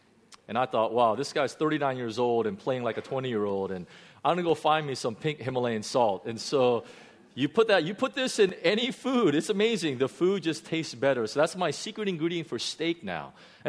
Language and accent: English; Chicago, Illinois, United States; now in Hong Kong; Number 5, I knew this. I grew up in Chicago. I know this very well.